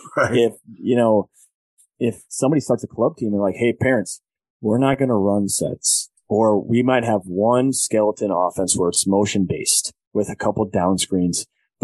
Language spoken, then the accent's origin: English; Sioux Falls, South Dakota, United States; I'm in Sioux Falls.